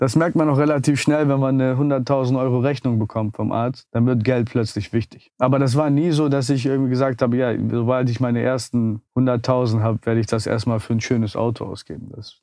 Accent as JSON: {"language": "German", "country": "Germany", "tie": "born there", "said": "also meine Großeltern kamen schon in den 60ern nach Deutschland und meine Eltern kamen dann nach. Ich bin dann in Deutschland geboren."}